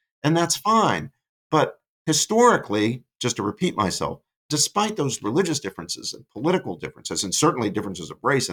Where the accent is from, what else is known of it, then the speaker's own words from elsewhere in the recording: United States; We Americans, we come from everywhere.